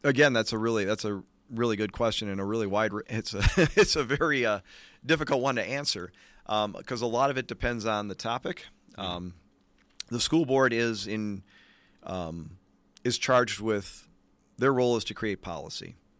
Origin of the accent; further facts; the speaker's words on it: Racine, Wisconsin, United States; I've been joking that I'm a native cousin growing up in Racine.